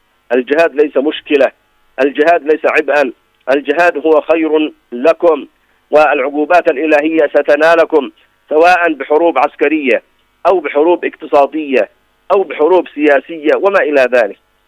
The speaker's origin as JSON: {"language": "Arabic", "country": "Yemen", "said": "فنحن كشعب يمني نحمد الله"}